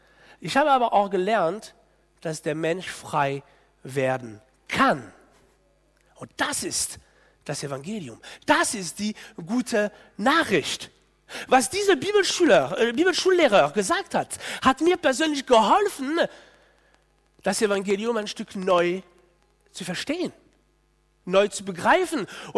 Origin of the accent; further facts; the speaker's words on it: France; Als Franzose freue ich mich immer wieder